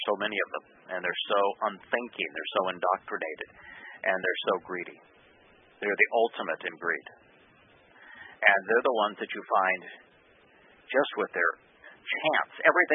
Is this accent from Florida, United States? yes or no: no; Charlottesville, Virginia, United States; I had not seen it up close and personal, nor observed its tactics until I saw it in my hometown in Charlottesville, Virginia.